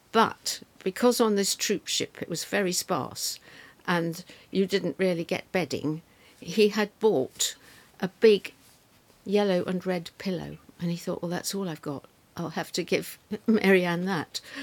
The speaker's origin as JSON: {"language": "English", "country": "South Africa", "tie": "born there", "said": "Well, I was born in South Africa, so I don't really have memory of the war"}